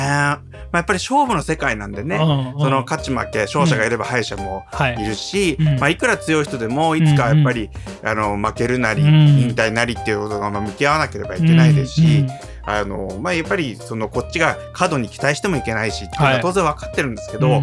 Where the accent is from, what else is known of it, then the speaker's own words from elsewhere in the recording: Tokamachi, Niigata, Japan; あの私の出身地であるところの十日町にあって